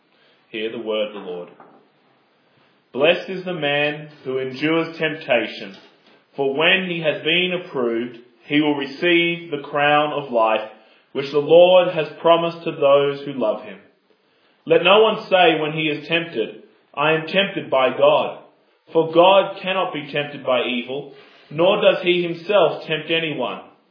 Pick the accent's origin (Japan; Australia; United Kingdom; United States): Australia; And it was a surprise to me as an Australian to be able to stand there and go, I can see another country.